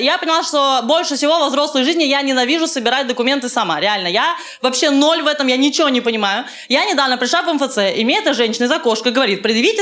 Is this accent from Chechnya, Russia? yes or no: no; Moscow, Russia; я москвичка, я всю жизнь живу в Москве. Я люблю свой город, реально. Я всю жизнь хожу по Москве